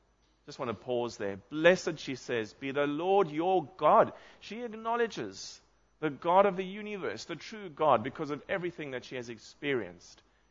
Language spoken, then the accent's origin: English; South Africa; moved away as an adult; even though I'm an English-speaking South African, even though I have a Bachelor of Arts degree in English